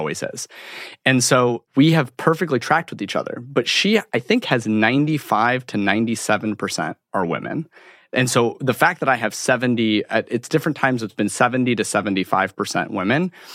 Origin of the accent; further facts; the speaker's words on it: Chicago, Illinois, United States; I'm born and raised in Chicago.